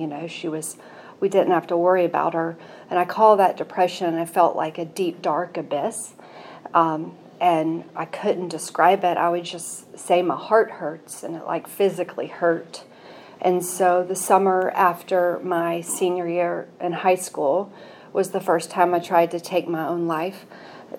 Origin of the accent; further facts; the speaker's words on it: Franklin, United States; I'm a hometown girl. I grew up in Franklin when Franklin was a tiny town.